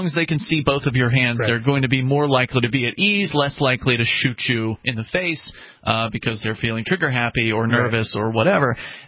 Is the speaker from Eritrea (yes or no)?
no; United States; born there; I don't feel guilty because I was born in America, or because I was